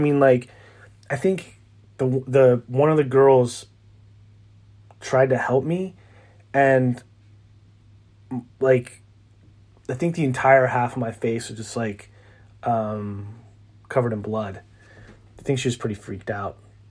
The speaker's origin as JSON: {"language": "English", "region": "Maryland", "country": "United States", "tie": "born or raised there", "said": "I mean, I grew up outside of Baltimore. It's pretty country."}